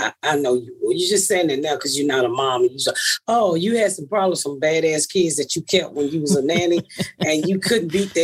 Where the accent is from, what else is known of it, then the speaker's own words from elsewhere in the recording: Atlanta, Georgia, United States; I'm from Atlanta, so I'm 49 years old.